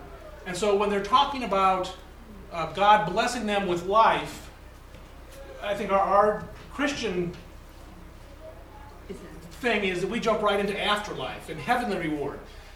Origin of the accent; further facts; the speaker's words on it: Omaha, Nebraska, United States; I'm a pastor from Omaha, Nebraska, which many of you have driven through.